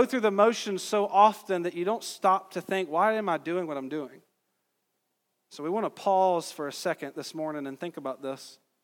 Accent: the South, United States; I come from the South. If you don't go to church somewhere, you ain't getting elected, right?

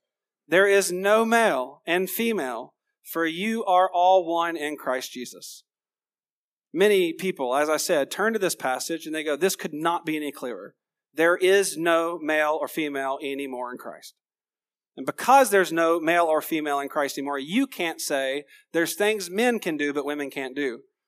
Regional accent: Georgia, United States; I'm from Georgia. I can't count.

